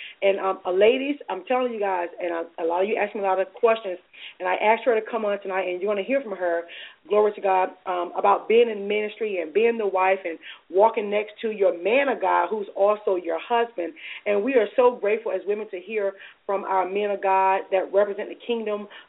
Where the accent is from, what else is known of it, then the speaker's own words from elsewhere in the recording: Alabama, United States; Alabama, my home state, thank you very much.